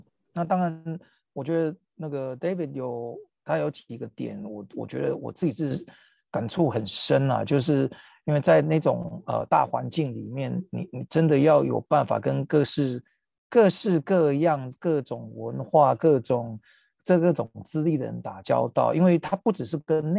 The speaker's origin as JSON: {"language": "Chinese", "country": "Taiwan"}